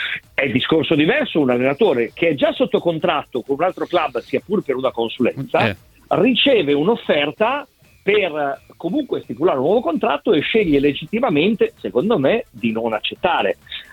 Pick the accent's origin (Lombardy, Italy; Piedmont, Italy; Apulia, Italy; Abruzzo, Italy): Lombardy, Italy; Milan; born there; Io a Milano.